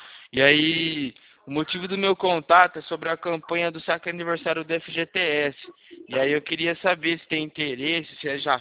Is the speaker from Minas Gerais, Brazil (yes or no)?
no; São Paulo, Brazil; Eu sou de São Paulo.